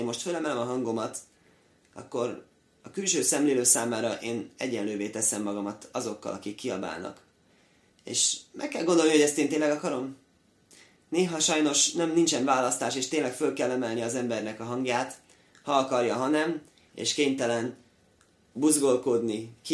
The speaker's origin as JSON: {"language": "Hungarian", "region": "Budapest", "country": "Hungary", "tie": "born or raised there", "said": "én Budán nőttem föl, hát ott egész más világ"}